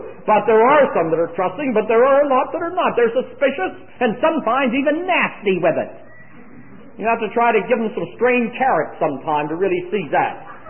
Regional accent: Pennsylvania, United States; I'm from Pennsylvania, and if you went barefooted very much, you got stuck in the cold.

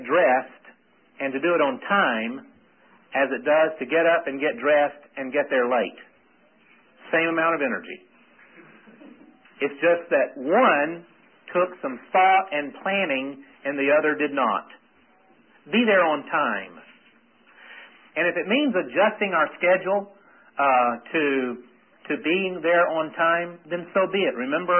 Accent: Georgia, United States; also born or lived in North Carolina; And, you know, I'm from Georgia originally, now from North Carolina, so I can say this and leave.

